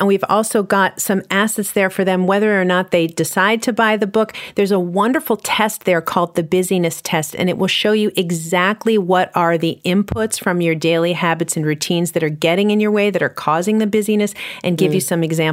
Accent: New York City, New York, United States; I'm from New York City too, and you can be on the train

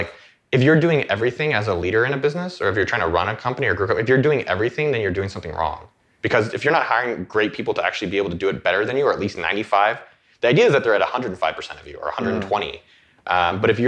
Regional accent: California, United States; now in Austin, United States; I was from the Bay Area, but I put myself in the right place to be able to meet those people.

